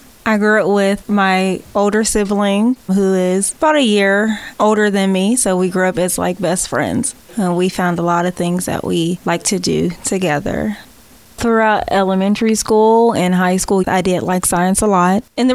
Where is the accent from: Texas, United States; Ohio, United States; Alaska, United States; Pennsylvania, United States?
Pennsylvania, United States; Pittsburgh; also born or lived in Indianapolis; I grew up in Pittsburgh, and 2 years ago, I decided to move to Indianapolis, Indiana.